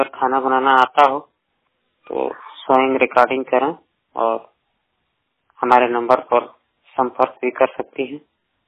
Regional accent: Gorakhpur, Uttar Pradesh, India; दोस्तों, हम गोरखपुर डिस्ट्रिक्ट के रहने वाले हैं।

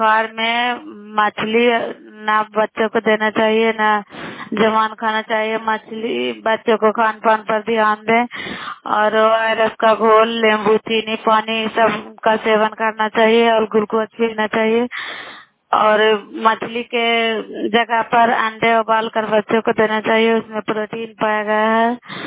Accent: Bihar, India; नालंदा जिला कराई ब्लॉक की निवासी हूँ।

